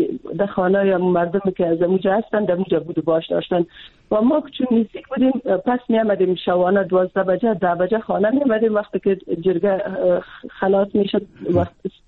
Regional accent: Afghanistan; خودم چون از افغانستان هستم

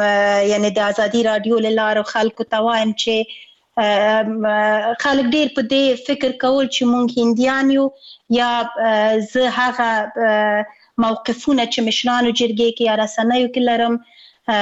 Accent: Afghanistan

